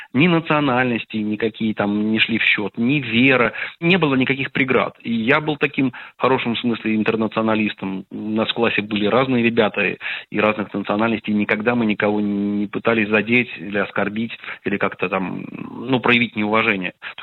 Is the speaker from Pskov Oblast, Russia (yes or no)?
yes; Pskov Oblast, Russia; просто потому, что я вырос на Псковщине, а Псковщина граничит с Беларусью